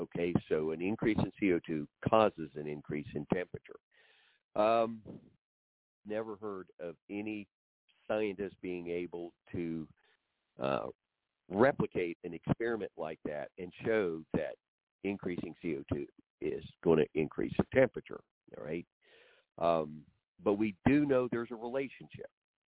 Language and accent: English; Oklahoma, United States; We never had snow when I was growing up in Oklahoma before Christmas, let alone blizzards.